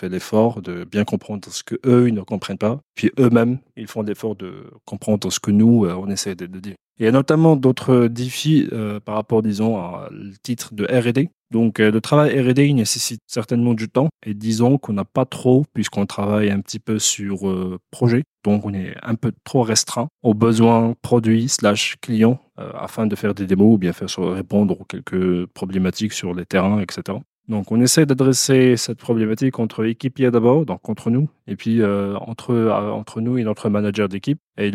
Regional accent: Algeria; moved away as an adult; now in France; j'ai 27 ans, je viens d'Algérie et je suis en France depuis 3 ans plus ou moins.

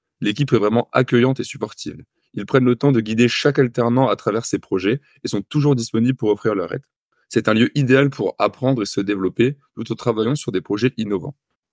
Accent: Reims, Grand Est, France; j'ai 23 ans et je suis originaire de Reims.

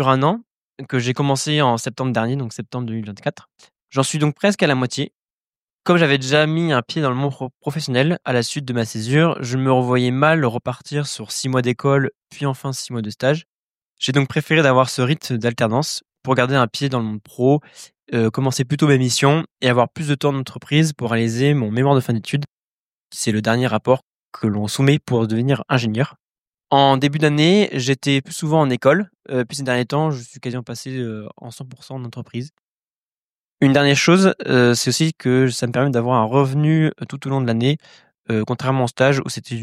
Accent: Toulouse, Occitanie, France; j'ai 24 ans et je suis originaire de Toulouse.

